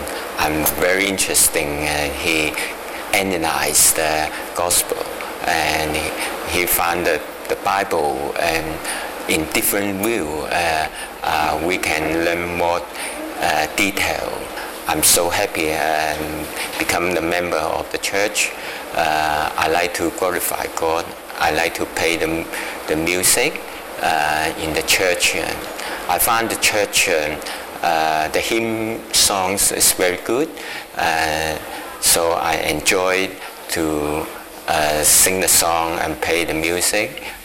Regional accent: Hong Kong; English is a second language; moved away as an adult; now in Australia; Actually, I'm from Hong Kong. I come to Australia about 30 years.

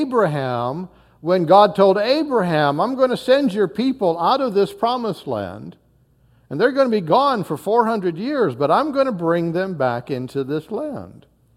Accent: Montana, United States; now in Kansas, United States; Some have thought that we made a momentous decision when we moved from Northwest Montana to the flatlands of Kansas. Because the look on their face when we would say where we were from, it was like, why'd you do that?

